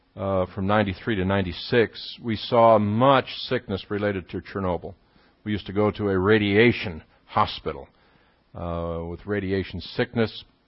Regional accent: United States; looked at me and he said, "You're an American, aren't you?" I said, "Yes, I am."

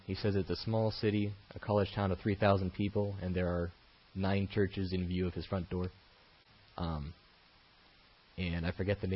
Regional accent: United States; it is my consideration that as an American, I will not be involved long term with the church and with the college there.

